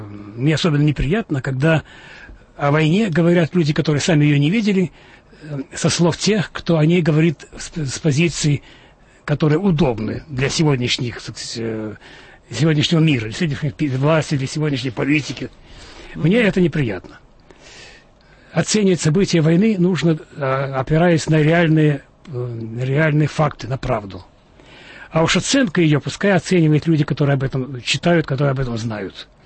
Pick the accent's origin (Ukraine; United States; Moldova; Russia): Russia; Но я вырос и живу в России, и, конечно, для меня Россия это была и останется моей родиной.